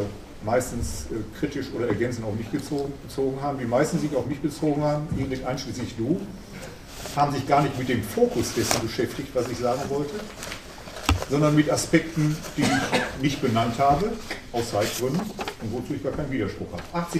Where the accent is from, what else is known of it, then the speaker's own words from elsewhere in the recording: North Rhine-Westphalia, Germany; ich komme aus dem Ruhrgebiet